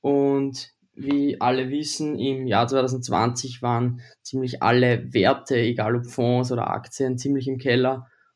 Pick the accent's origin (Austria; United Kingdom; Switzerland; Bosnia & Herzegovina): Austria; Ich bin aus Österreich, ich bin 19 Jahre alt und wohne in der Nähe von Wien.